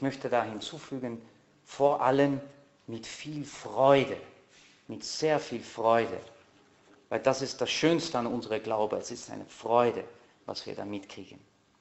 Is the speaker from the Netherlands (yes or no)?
yes; Netherlands; vergessen Sie nicht, ich bin Niederländer, ich bin aufgewachsen in den Niederlanden